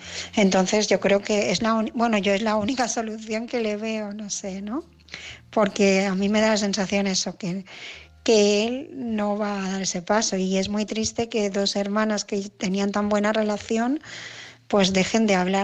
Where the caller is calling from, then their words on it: Barcelona, Catalonia, Spain; de Barcelona